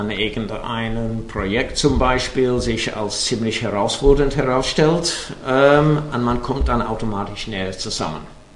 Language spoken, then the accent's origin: German; England, United Kingdom; German is a second language; now in Germany; Ich bin Engländer, ja.